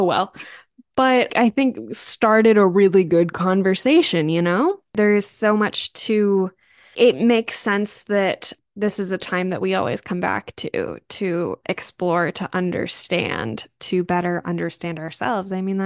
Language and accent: English; Maryland, United States; Yeah, I grew up in Maryland, which is the East Coast is obsessed with talking about being the birthplace of the revolution